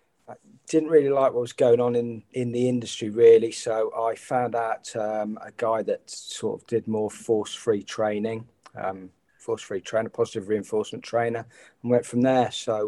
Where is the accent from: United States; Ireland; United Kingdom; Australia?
United Kingdom; Birmingham, West Midlands; moved away as an adult; now in England; No, so I'm originally I'm from Birmingham, so I come from a very urban environment. I moved out to Leicestershire, which is where I'm based now, probably about 25 years ago.